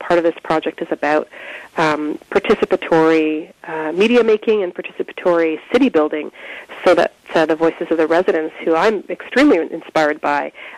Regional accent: Waterloo, Ontario, Canada; I'm actually originally from Waterloo

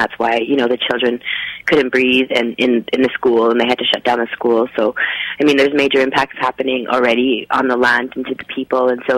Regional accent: Alberta, Canada; born there; like many people in the north, I was born in the Peace River region

